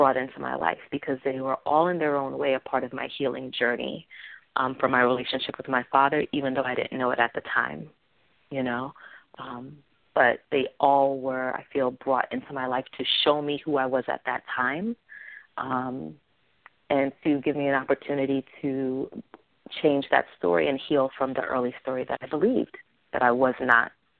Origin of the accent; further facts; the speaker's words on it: New York, United States; I'm from New York. And so I went away for college.